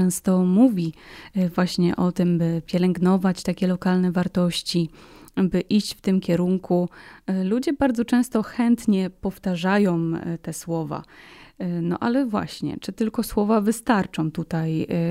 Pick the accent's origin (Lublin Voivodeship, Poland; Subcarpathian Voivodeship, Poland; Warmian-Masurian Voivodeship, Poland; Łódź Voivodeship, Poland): Łódź Voivodeship, Poland; Brzeziny; mnie to w sposób szczególny cieszy, ponieważ pochodzę z Brzezin.